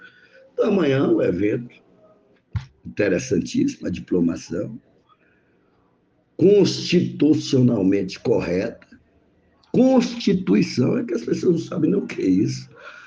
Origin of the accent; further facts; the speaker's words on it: Vitória da Conquista, Bahia, Brazil; born there; hoje, há 58 anos atrás, eu nasci